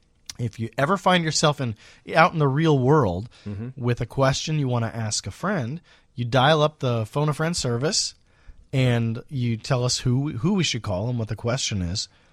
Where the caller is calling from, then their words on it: Skokie, Illinois, United States; I'm from Skokie.